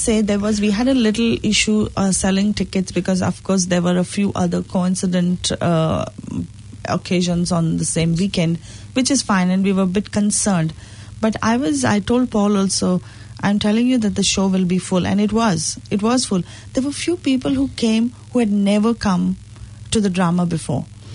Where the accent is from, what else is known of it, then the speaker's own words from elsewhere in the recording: Karwar, Karnataka, India; I'm from Karwar. I was born, I mean, my family is from Karwar, and my Konkani is so different to...